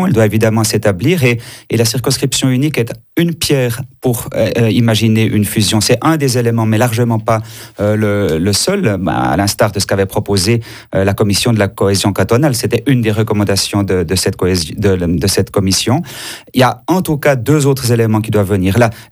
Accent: Neuchâtel, Switzerland; also born or lived in La Chaux-de-Fonds; j'ai grandi à Neuchâtel, mais j'ai habité à La Chaux-de-Fonds, j'y étais juge pendant 16 ans

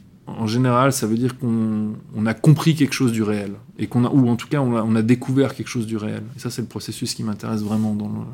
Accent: Geneva, Switzerland; Moi, je viens de Genève.

